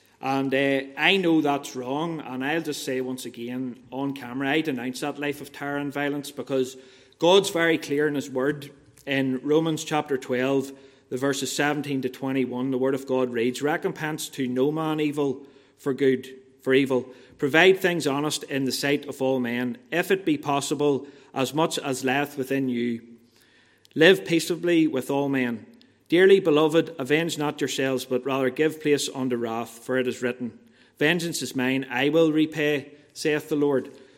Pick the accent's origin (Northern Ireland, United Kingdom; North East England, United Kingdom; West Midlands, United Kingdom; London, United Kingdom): Northern Ireland, United Kingdom; Banbridge; So that's where I said at the start, I'm from Bonbridge. I grew up in Bonbridge.